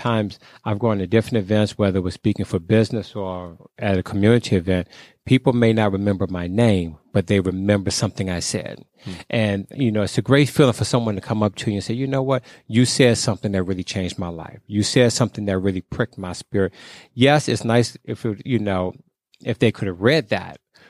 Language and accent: English; Maryland, United States; also born or lived in Virginia; So I grew up in Maryland, went to school in Maryland, did all my college in Maryland and Virginia.